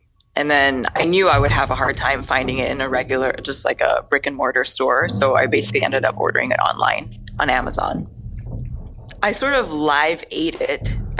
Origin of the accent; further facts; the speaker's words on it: Philippines; I am a product designer. So I grew up in the Philippines.